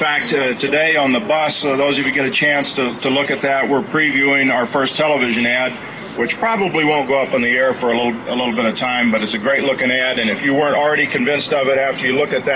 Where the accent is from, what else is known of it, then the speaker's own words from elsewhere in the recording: Texas, United States; also born or lived in Pennsylvania; now in Minnesota, United States; about being born in Pennsylvania and growing up in Texas and spending my life in the Marine Corps and then retiring here to the beautiful state of Minnesota